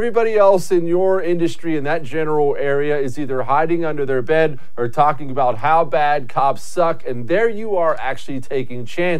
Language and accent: English; United States; That's so embarrassing as a grown man, as a football coach, as a leader of men, as an American, as anything.